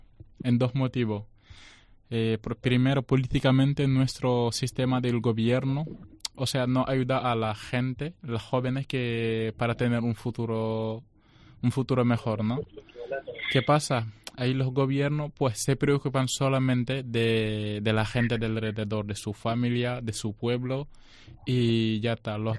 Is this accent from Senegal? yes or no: yes; Senegal; moved away as an adult; Ahí en mi país no hay eso. Pues, ¿qué pasa? A los jóvenes que están estudiando, pasa toda la vida entera estudiando